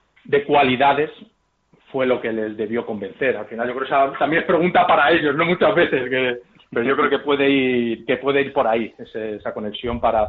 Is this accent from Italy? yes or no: no; Spain; Soy el primer español